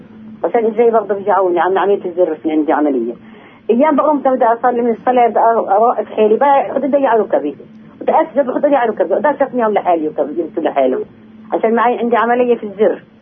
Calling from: Hebron, West Bank, Palestine; من منطقة خليل

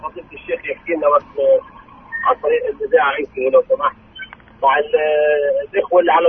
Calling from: Jerusalem, Palestine

